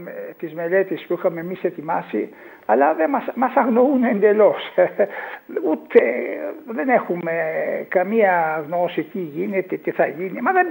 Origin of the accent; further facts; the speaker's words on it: Corfu, Ionian Islands, Greece; Είμαι Κερκυραίος. Πάντοτε μίλησα και στο εξωτερικό για την Κέρκυρα με τόση θέρμη.